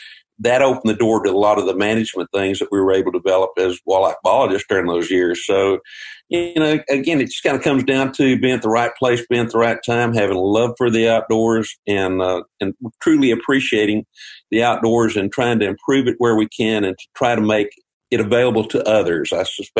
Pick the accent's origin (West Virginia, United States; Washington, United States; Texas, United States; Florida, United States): Texas, United States; Now, back then, where I grew up in Texas, we had deer